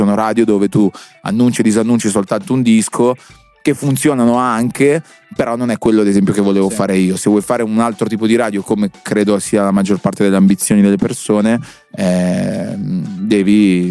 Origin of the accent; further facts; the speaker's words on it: Cologno Monzese, Lombardy, Italy; io sono cresciuto a Cologno Monzese, periferia di Milano